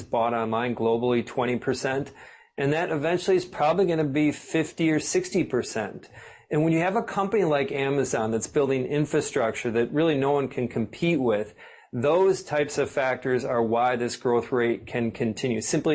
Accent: Midwest, United States; I never fully appreciated it being born and raised in the Midwest.

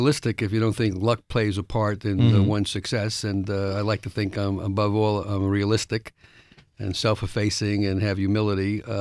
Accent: Bronx, New York, United States; Basically, I was born in the South Bronx, first generation of my family to get born in America, first generation of my family to get a college degree. I went to public school in the Bronx, PS 75.

